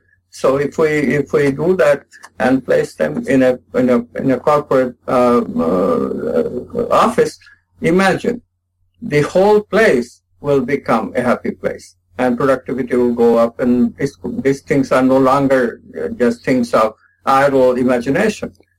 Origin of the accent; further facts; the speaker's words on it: India; English is a second language; although I'm from India, but Hindi was not my language.